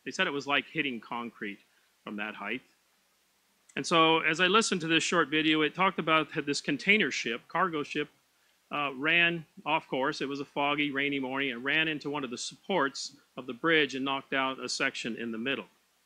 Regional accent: West Coast, United States; I grew up on the West Coast, so I'd never heard of it

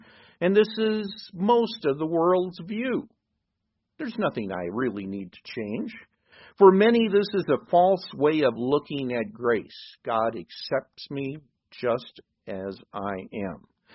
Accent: Midwest, United States; I know I grew up in the Midwest in the farm country that I was in.

